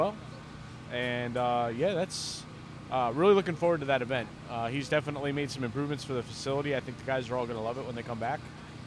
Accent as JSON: {"language": "English", "town": "Easton", "region": "Pennsylvania", "country": "United States", "said": "I'm from the Bethlehem, Pennsylvania area, Easton. So we have our local track, Trains Lanes, do very well there."}